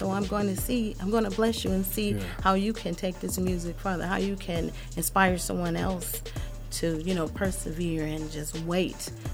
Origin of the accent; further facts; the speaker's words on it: Detroit, Michigan, United States; I'm from Detroit, Michigan.